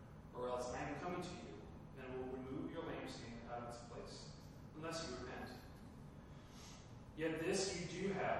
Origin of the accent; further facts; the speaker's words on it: Kansas, United States; I grew up in East Central Kansas and I've been to many different churches. I was a pastor's kid.